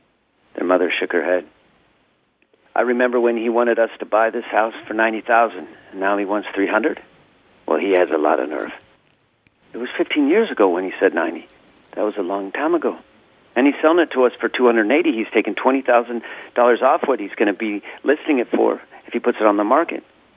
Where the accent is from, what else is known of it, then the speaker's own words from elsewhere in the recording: Reno, Nevada, United States; now in Portland, United States; even my hometown of Reno. The housing prices are so out of whack with minimum wage increases, and so now that I've lived in Portland for 25 years